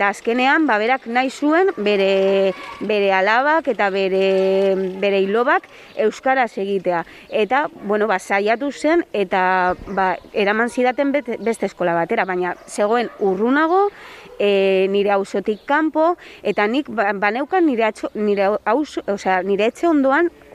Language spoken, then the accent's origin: Basque; Basque Country, Spain; Guk ijituak bezala ere euskaldunak gara eta horrela sentitzen gara. Ijitu euskaldunak eta euskara gurea bezala sentitzen dugu.